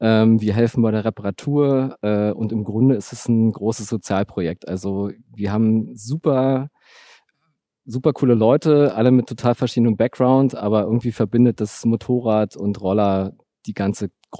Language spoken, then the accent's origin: German; Berlin, Germany; ich bin in Ostberlin groß geworden, in Hersdorf im Südteil, so Einfamilienhausgegend